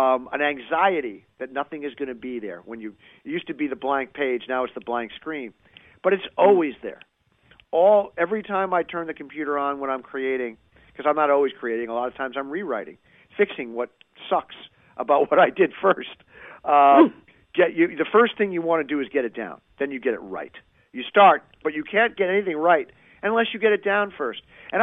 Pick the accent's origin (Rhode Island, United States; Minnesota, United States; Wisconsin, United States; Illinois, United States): Rhode Island, United States; Barrington; Barrington, Rhode Island.